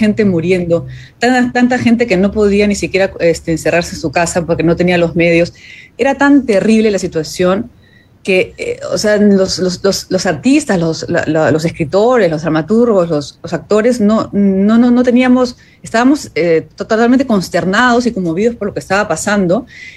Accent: Peru; en el contexto tan polarizado y sordo que vivimos ahora como humanidad y especialmente como peruanos, ¿no?

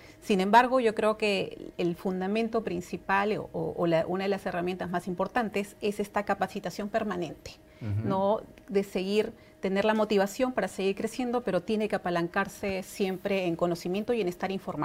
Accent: Peru; eso de verdad es un orgullo para nosotras como peruanas

